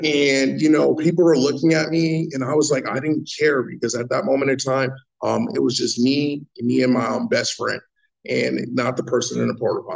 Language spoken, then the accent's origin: English; Brooklyn, New York, United States; So yeah, they said I'm from Long Beach. I'm actually from Brooklyn, New York.